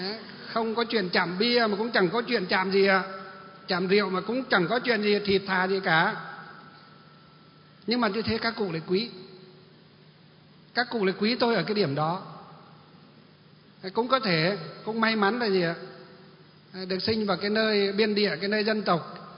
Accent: Kim Bôi, Hòa Bình, Vietnam; Thì người ta hỏi là quê ở đâu, tôi bảo Kim Bôi Hòa Bình. Thì người bảo ô Kim Bôi là dân tộc Mường à? Bảo vâng, tôi dân tộc Mường.

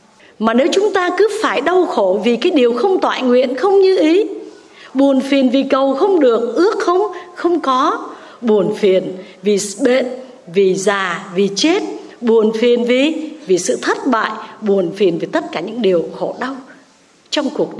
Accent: Southern Vietnam, Vietnam; Tại vì là ở trong miền Nam thì sao? Quê em hai mùa mưa nắng thôi.

